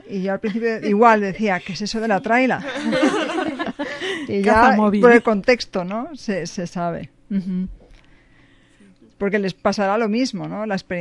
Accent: Madrid, Community of Madrid, Spain; porque yo soy de Madrid y hay cosas que se dicen en Madrid que no se dicen en el español de Barcelona.

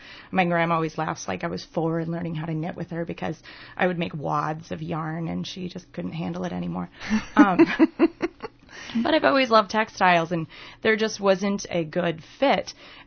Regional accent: Northfield, Minnesota, United States; I grew up here in Minnesota, and so I was surrounded by all sorts of different things, and kind of actually grew up in Northfield here

